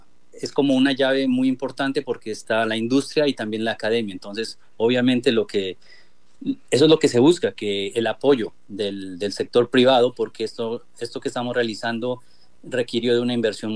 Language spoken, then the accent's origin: Spanish; Pasto, Nariño, Colombia; moved away as an adult; now in Netherlands; Sí, pues yo soy colombiano, soy de Pasto. Vine hace 10 años a hacer un doctorado acá y me quedé trabajando. Hace 4 años empecé a liderar el grupo de mejoramiento de musáceas acá en Holanda.